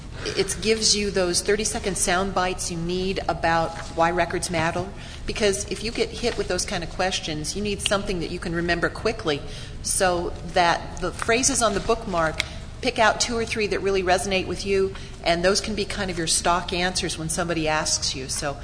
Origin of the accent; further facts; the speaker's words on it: New Mexico, United States; since I'm from New Mexico. Well, you know, we have towns in our, Santa Fe is getting ready to celebrate its 400th anniversary, so I think we've got some pretty old records in New Mexico, too.